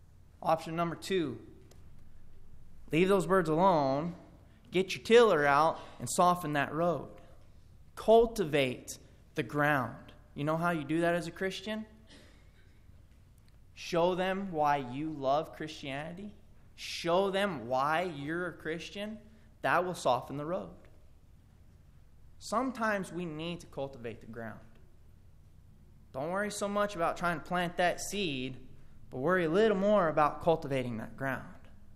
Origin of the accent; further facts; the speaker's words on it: Oklahoma, United States; I'm also from Oklahoma. I know a little something about thorns.